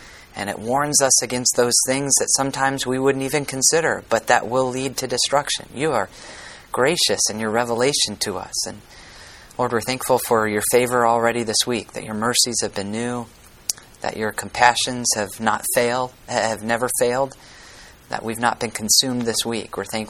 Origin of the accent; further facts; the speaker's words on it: Concord, New Hampshire, United States; I grew up in Concord, New Hampshire, and sometime during my high school years, the Common Man Restaurant was built